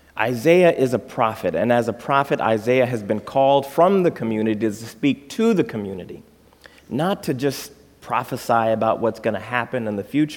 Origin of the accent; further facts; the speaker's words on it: Texas, United States; also born or lived in Chicago; now in Holland, United States; all I could think about is I grew up in Texas